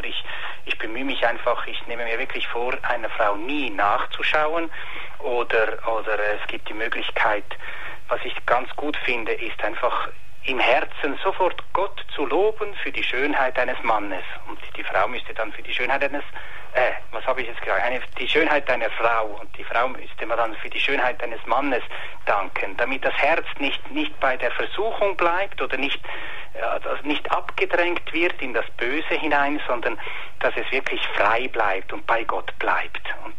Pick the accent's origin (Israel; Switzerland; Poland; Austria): Switzerland; Für mich als Schweizer ein bisschen schwierig, Ihren Dialekt zu verstehen.